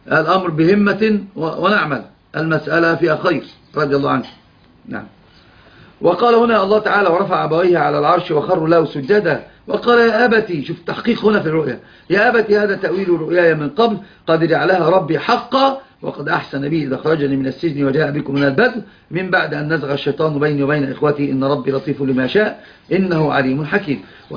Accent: Upper Egypt, Egypt; فأنا أصلا صعيدي

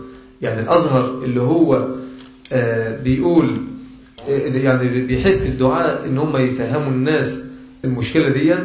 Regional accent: Egypt; موجود عندنا هنا في مصر

